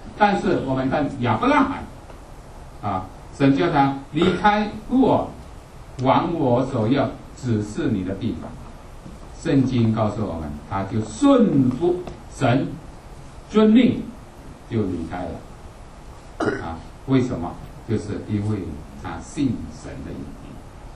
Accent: China; now in United States; 我们从中国来

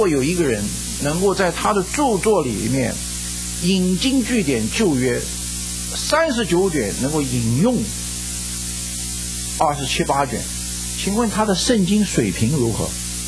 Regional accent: China; 那我就想起我们中国人不是背三字经吗？不是读唐诗吗？

